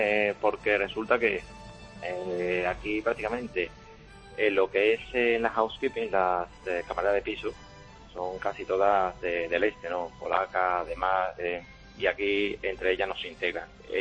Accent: Seville, Andalusia, Spain; now in Liverpool, United Kingdom; Yo soy de Sevilla

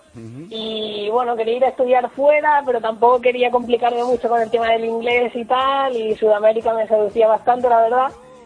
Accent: Barcelona, Catalonia, Spain; now in Chile; aunque sea de Barcelona

